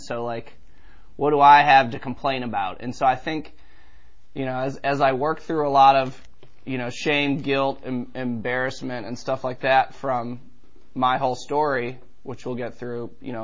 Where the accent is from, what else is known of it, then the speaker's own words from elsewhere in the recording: St. Louis, Missouri, United States; I am 35 years old. I have been sober for 18 months. And I grew up in St. Louis, Missouri. Typical Midwestern family.